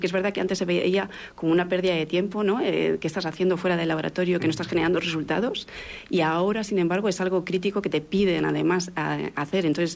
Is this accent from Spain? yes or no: yes; Spain; los que venimos de fuera, sobre todo los que venimos de España